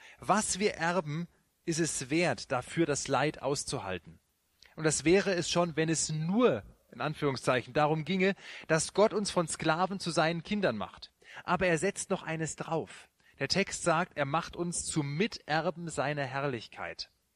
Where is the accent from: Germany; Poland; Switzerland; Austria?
Germany; West Germany; Das war in meiner Freiberger Zeit als Wessi